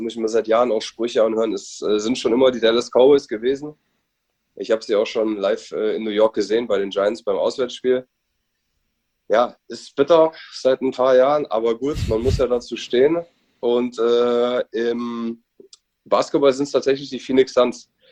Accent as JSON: {"language": "German", "town": "Giessen", "region": "Hesse", "country": "Germany", "tie": "born or raised there", "said": "Ja, also ich bin eine halbe Stunde von Frankfurt groß geworden in Gießen"}